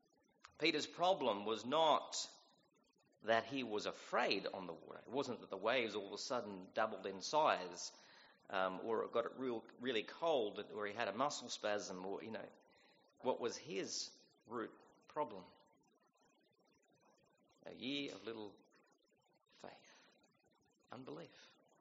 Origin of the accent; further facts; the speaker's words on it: Australia; I was born and raised on the island, so I'm just lazy. Probably could say I'm Australian, therefore I'm lazy.